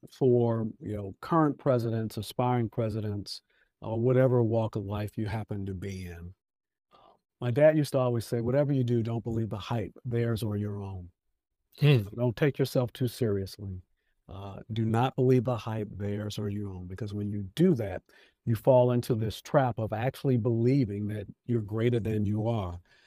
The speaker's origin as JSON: {"language": "English", "town": "Detroit", "region": "Michigan", "country": "United States", "tie": "born or raised there", "said": "When I was 16 years old, growing up in Detroit"}